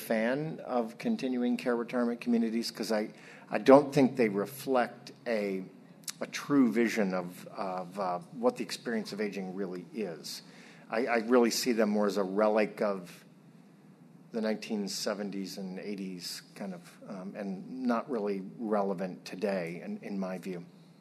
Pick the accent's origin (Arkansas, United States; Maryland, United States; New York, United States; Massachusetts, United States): New York, United States; Secondly, I think that in New York State, I'll just say because it's my home state